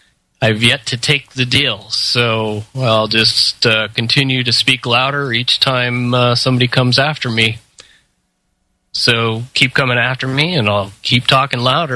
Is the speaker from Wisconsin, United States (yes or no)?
no; Ogden, Utah, United States; born or raised there